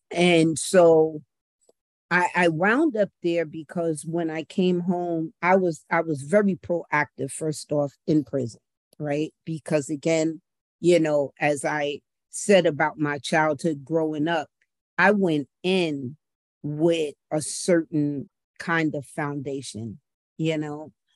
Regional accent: Bronx, New York, United States; So definitely a different vibe, growing up in the Bronx

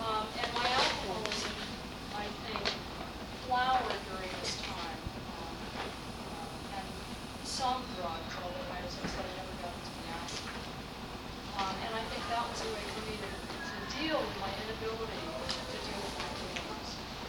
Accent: California, United States; I grew up in California to white, parents who also were very liberal, still are, and grew up in the 1960s in the San Francisco Bay Area.

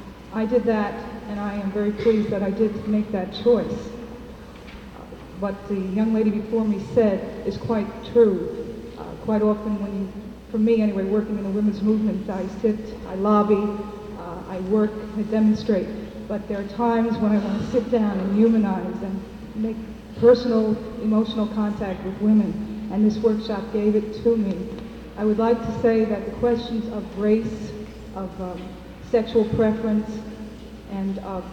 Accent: Jersey City, New Jersey, United States; I'm from Jersey City, New Jersey.

